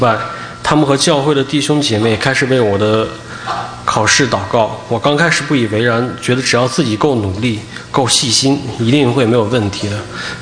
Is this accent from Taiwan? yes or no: no; Northwest China, China; born there; 我出生在国内西北的一个小县城，在那里道教和佛教比较盛行。我小的时候虽然经常跟随家人一起去寺庙和寺院敬拜各种神明